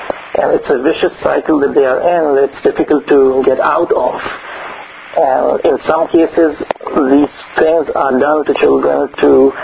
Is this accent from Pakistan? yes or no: yes; Pakistan; Well, this happens in Pakistan. I am from Pakistan.